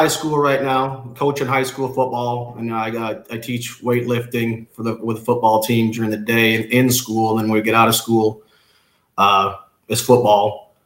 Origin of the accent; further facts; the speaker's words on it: Canada; I do enjoy Canada. I enjoy telling people that I am Canadian.